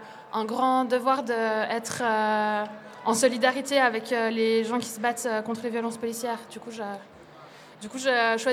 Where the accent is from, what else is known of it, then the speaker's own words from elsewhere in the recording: Switzerland; je viens de Suisse